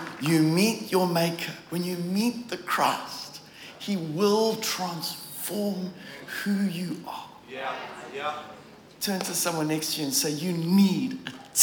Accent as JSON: {"language": "English", "town": "Durban", "region": "KwaZulu-Natal", "country": "South Africa", "tie": "born or raised there", "lives_now": "Australia", "said": "I grew up in Durban, South Africa."}